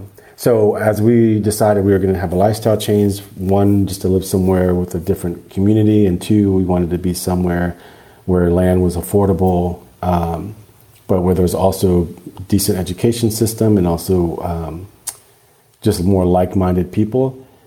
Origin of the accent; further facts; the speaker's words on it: the South, United States; I grew up in the South and she grew up in LA.